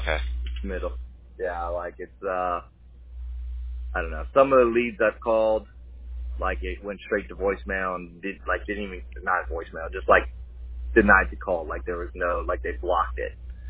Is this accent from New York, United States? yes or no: no; Orlando, Florida, United States; now in Spring Hill, United States; but I'm from Orlando, and I moved to Spring Hill